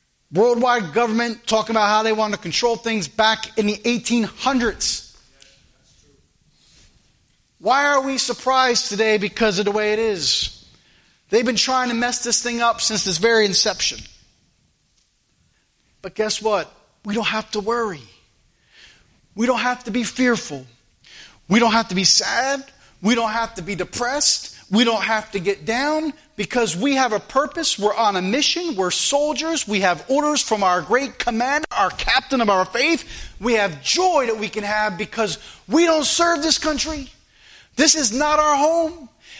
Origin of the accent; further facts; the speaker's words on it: United States; Now, this is what I believe as an American